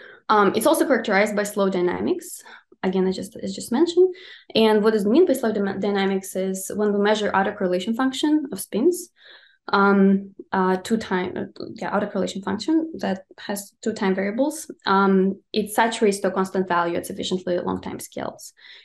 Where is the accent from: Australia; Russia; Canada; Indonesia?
Russia; English is a second language; now in United States; So I'm originally from Russia and I studied high energy theory for quite a few years.